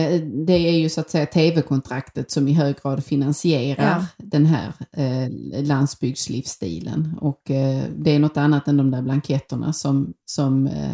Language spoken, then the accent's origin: Swedish; Skåne, Sweden; Eftersom du och jag kommer från Skåne båda två, så är vi ju då naturligt fixerade vid den södra delen av Sverige.